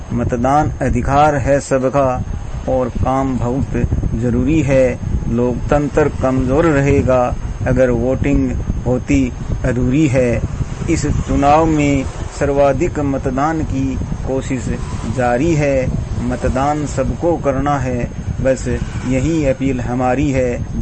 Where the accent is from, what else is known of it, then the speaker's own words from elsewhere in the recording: Rajasthan, India; ग्राम Sonpal sir, तहसील सरदार sir, जिला चूरू का निवासी हूँ।